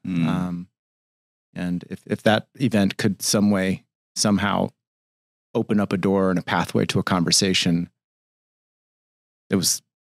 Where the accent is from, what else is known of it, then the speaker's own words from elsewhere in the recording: San Diego, California, United States; I grew up in San Diego.